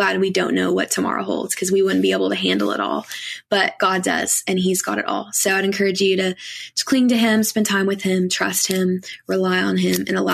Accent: Kentucky, United States; 'cause I grew up in Kentucky. So I grew up listening to bluegrass music all the time

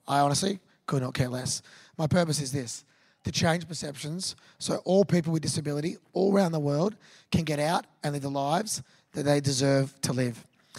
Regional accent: Australia; If you don't know what that is, I'm an Australian wanker.

